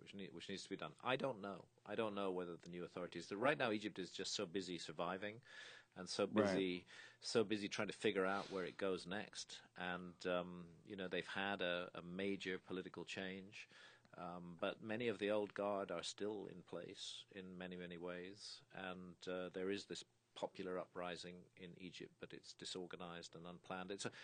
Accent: United Kingdom; I come here as a foreigner. I'm British. I come to America often. I have family here in America.

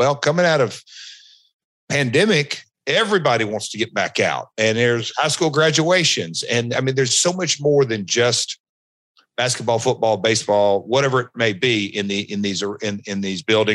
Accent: Nashville, Tennessee, United States; I'm from Nashville, and so folks in the music business go out on a tour and may have 30 shows, maybe have 60 shows.

